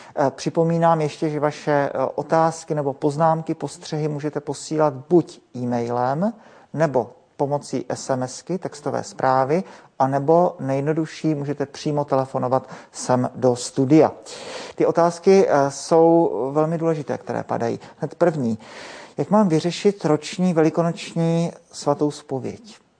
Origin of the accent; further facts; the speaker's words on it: South Moravian Region, Czechia; Já na jedné straně jsem z Jižní Moravy